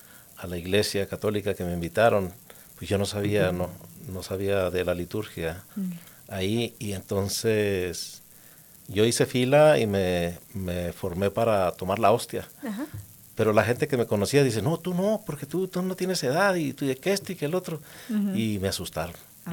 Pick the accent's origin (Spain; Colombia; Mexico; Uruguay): Mexico; Chihuahua; now in United States; Yo soy originario del estado de Chihuahua, México.